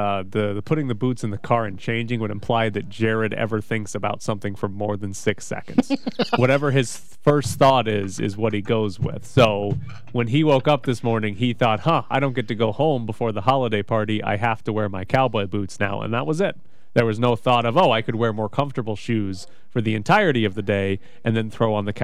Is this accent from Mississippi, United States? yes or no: yes; Mississippi, United States; I am from Mississippi, but like, we're not Mississippians necessarily.